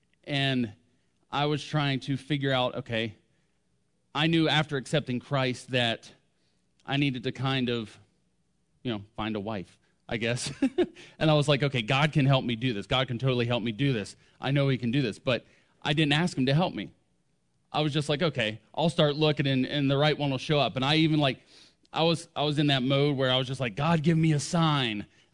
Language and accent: English; Pennsylvania, United States; I grew up in Pennsylvania. I am a Yankee, but I've lived here almost as long as I lived up there.